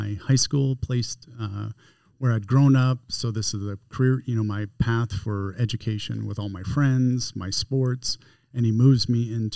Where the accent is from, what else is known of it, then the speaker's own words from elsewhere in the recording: Las Vegas, Nevada, United States; So to back up, I grew up in Las Vegas from the age of 8.